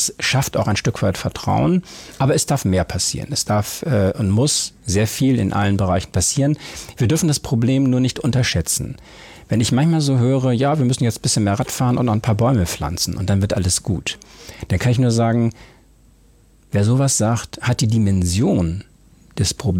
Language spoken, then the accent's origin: German; Hamburg, Germany; Ich habe die längste Zeit meines Lebens ich in Hamburg verbracht und ich fühle mich durch und durch als Hamburger.